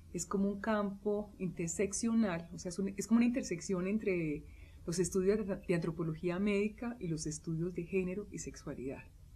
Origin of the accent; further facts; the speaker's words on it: Colombia; como reconocer mis múltiples identidades, no solamente como mujer colombiana, sino también latinoamericana.